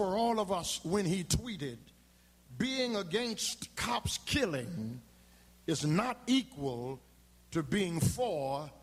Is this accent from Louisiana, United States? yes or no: yes; Louisiana, United States; gunned down on the streets of the capital city of my home state in Louisiana.